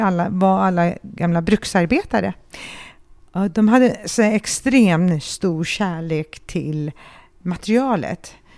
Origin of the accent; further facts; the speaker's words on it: Stockholm, Stockholm County, Sweden; Jag är en stockholmare som när jag var 16 år var au pair i USA och kom i kontakt med blyinfattat fönster. Och jag bodde ut på vischan där i Kalifornien